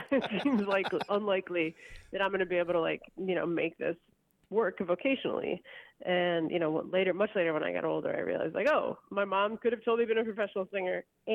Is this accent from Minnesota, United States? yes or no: yes; Minnesota, United States; I grew up in Minnesota, and my mom was from New York. She grew up in the Bronx, and she's a Puerto Rican one, spoiler.